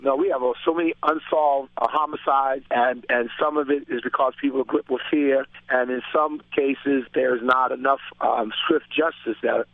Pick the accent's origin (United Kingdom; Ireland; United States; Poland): United States; Boston, Massachusetts; I'm a product of a Christian home. I grew up right in the Franklin Hill area of Dorchester.